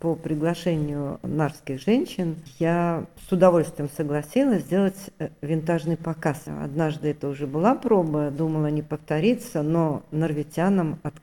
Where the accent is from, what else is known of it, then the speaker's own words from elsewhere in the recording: Ural, Russia; а так как я девушка с Урала, то я не терплю каких-то проблем